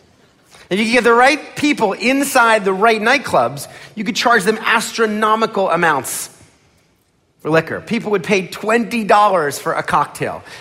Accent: Philadelphia, Pennsylvania, United States; I was born in Philadelphia. I was born in a middle-class family.

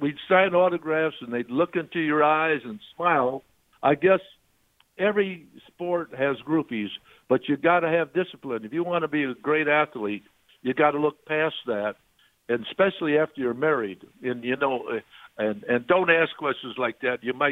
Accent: Illinois, United States; not Illinois only, because I'm from Illinois.

